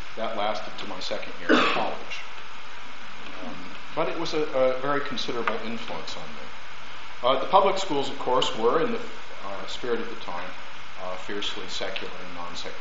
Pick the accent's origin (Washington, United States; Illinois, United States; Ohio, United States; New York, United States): Washington, United States; Richland; Growing up in Richland in the 50s and 60s, I was taught to be very proud of the fact that we had produced the plutonium from the Nagasaki bomb.